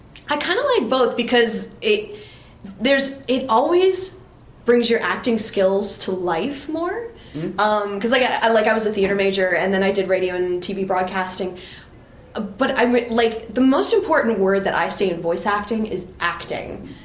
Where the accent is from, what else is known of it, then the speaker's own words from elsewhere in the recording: New Jersey, United States; and then I moved back here to New Jersey. I'm from New Jersey. Yay, Jersey!